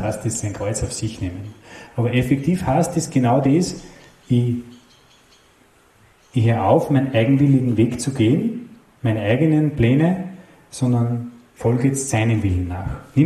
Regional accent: Upper Austria, Austria; wir wohnen relativ weit oben bei Tschechien. Was passiert, wenn ich in das Tal des Todes komme? Bei uns im Mühlviertel gibt es ein Ausflugsziel

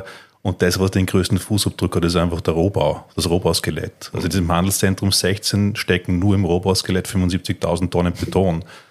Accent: Austria; bei uns in Österreich ist so viel Hausmüll, musst du 8 Millionen Leute intelligent sozialisieren

